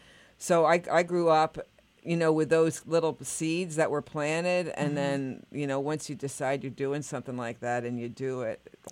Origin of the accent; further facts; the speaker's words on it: Pennside, Pennsylvania, United States; I grew up outside of Reading in mm-hmm. Pennside, mm-hmm. in just an old suburb.